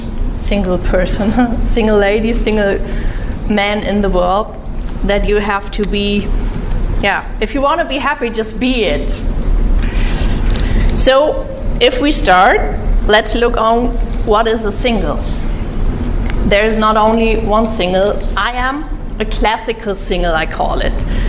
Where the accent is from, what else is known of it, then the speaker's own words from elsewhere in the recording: Munich, Bavaria, Germany; I'm from Munich, Germany.